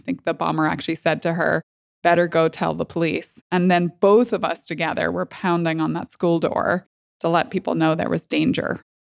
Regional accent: Northern Ireland, United Kingdom; Yeah, growing up in Northern Ireland, certainly you look back at your life, very formative. I did grow up during the Troubles

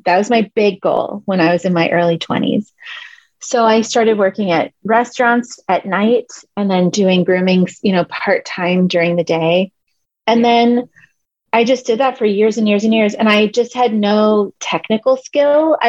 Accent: California, United States; I'm from the San Fernando Valley, so a lot of skateboarders.

